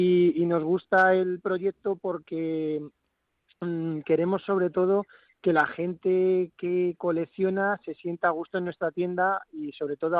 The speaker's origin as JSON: {"language": "Spanish", "town": "Alcalá de Henares", "region": "Community of Madrid", "country": "Spain", "said": "nosotros somos de Alcalá"}